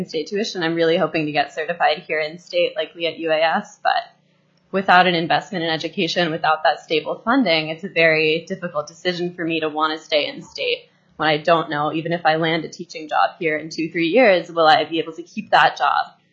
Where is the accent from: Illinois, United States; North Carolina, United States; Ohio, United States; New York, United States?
North Carolina, United States; I'm from North Carolina, so I'm looking at, North Carolina versus Alaska.